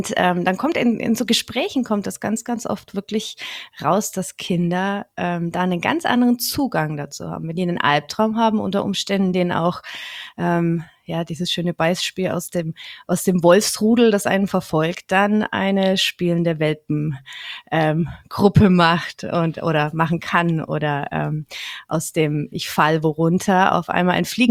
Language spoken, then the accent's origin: German; Bavaria, Germany; Ich bin eine Fränkin aus der Nürnberger Gegend.